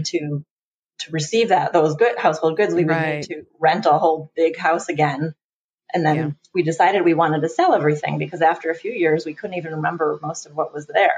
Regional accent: United States; we stayed in Europe for the 90 days that you're allowed to stay as an American, just with no visa.

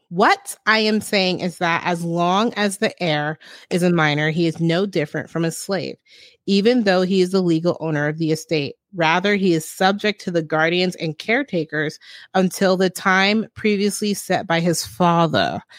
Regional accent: United States; both my parents were Haitian. They came to this country and I was born here. So I am American. That doesn't make me, I'm a Haitian American.

